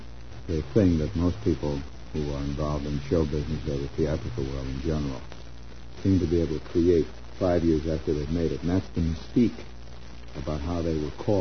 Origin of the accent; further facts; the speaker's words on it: Chicago, Illinois, United States; also born or lived in Hammond; because I was born in Chicago, and I lived in Chicago when I was a kid. I grew up in Chicago, and we moved to Hammond when I was in high school.